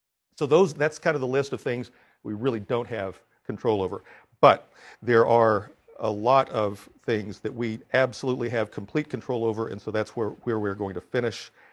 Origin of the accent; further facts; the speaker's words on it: Oklahoma, United States; also born or lived in Texas; I grew up in Oklahoma and Texas. The town that I lived in when I was in the 7th grade was 100% white.